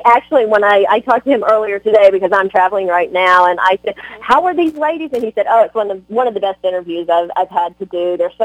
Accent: Tennessee, United States; I'm from Tennessee. We both have these southern roots

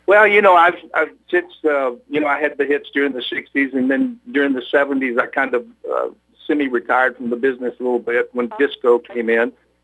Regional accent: Atlanta, Georgia, United States; But I'm originally from Georgia. I was born and raised in Atlanta

